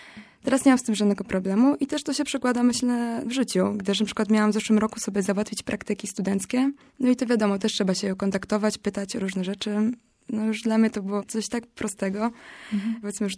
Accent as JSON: {"language": "Polish", "town": "Lublin", "region": "Lublin Voivodeship", "country": "Poland", "lives_now": "Gdańsk, Poland", "said": "Generalnie pochodzę z Lublina i przyjechałam tutaj na studia do Gdańska, nie znając zupełnie nikogo."}